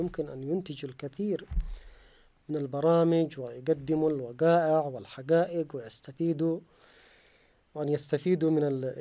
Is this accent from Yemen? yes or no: yes; Yemen; عندنا في اليمن